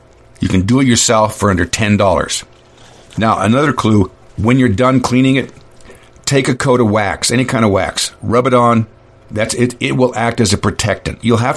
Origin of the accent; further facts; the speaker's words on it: California, United States; also born or lived in Sacramento; We lived in Sacramento and we drove up here. Driving a one-ton van. And what do I know? I'm an idiot from California.